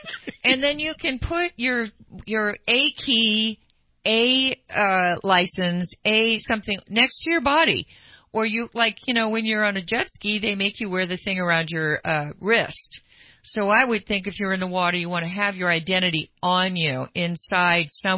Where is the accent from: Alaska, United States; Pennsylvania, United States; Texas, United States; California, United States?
California, United States; I grew up on the American River. I was not allowed as a child to go into the American River because of the undercurrent.